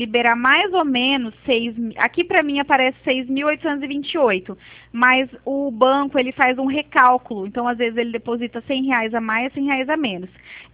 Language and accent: Portuguese; Presidente Prudente, São Paulo, Brazil; Eu sou de Presidente Prudente